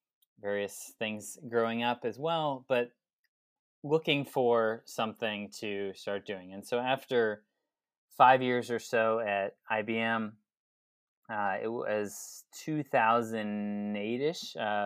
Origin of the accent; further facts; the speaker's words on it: Texas, United States; Yeah, so I grew up in Texas, went to school in South Carolina, did internships all over